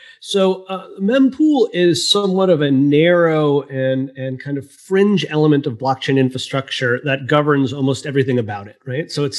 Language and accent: English; Boston, Massachusetts, United States; now in San Francisco Bay Area, United States; That's actually why I live out here in the Bay Area. I'm from Boston originally, which also got whacked by that snowstorm.